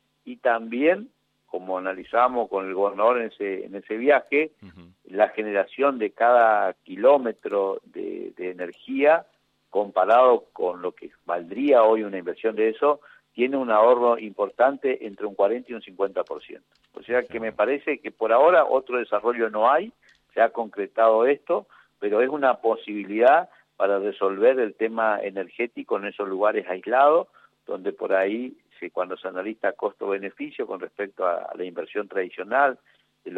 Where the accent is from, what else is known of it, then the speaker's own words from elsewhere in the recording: Curuzú Cuatiá, Corrientes, Argentina; Yo soy de Curuzú, Cuatiá